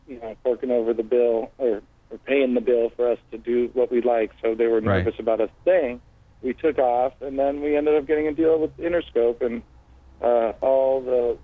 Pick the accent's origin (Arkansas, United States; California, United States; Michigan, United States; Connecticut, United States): California, United States; Los Angeles; I'm from Los Angeles, born and raised.